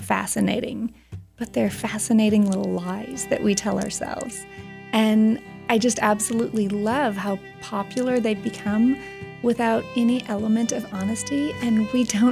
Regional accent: Wisconsin, United States; Well, I grew up in Wisconsin, so the snow scenes, of course, come sort of naturally to me.

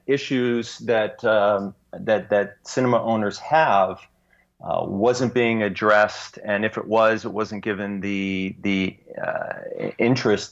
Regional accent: New England, United States; especially many of them that I grew up with in New England in the 60s and 70s.

